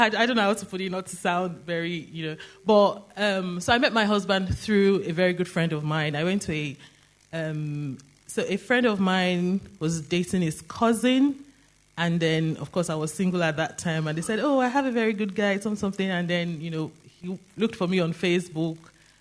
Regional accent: Nigeria; born there; I was born in Nigeria, as most of you know, and so I was born into a very Christian family.

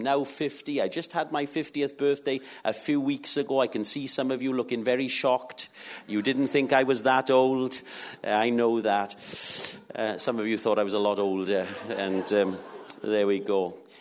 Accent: Wales, United Kingdom; I'm originally from the Rhondda Valley in South Wales. I am not from a Christian home.

